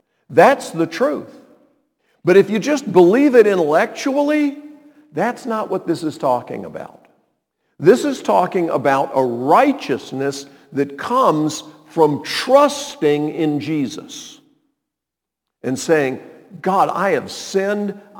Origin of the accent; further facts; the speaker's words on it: New Orleans, Louisiana, United States; Pastor Wood, I'm from New Orleans.